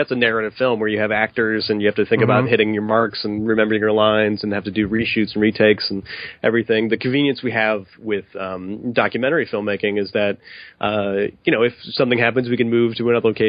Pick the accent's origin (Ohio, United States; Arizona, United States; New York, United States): Ohio, United States; I'm from Ohio originally